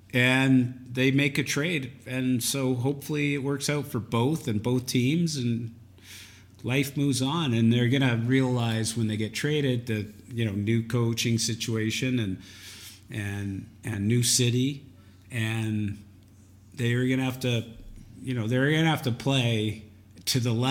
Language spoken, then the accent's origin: English; Winnipeg, Manitoba, Canada; born there; I was born in Winnipeg.